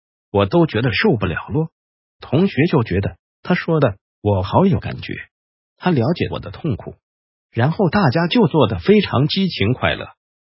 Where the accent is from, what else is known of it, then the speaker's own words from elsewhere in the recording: Taiwan; 这种情况我们台湾人教授你表达了